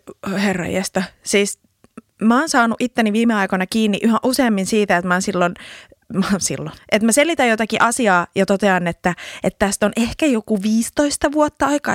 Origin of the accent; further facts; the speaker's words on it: Mäntsälä, Uusimaa, Finland; vähän rajallisempi kuin sitten taas meillä Mäntsälässä.